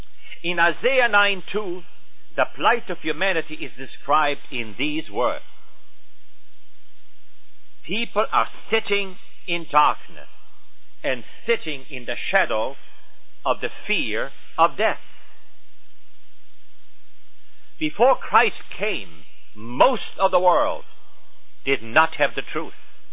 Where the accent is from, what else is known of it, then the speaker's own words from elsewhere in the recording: Switzerland; moved away; I came from Switzerland 35 years ago to this beautiful country. This has become now my country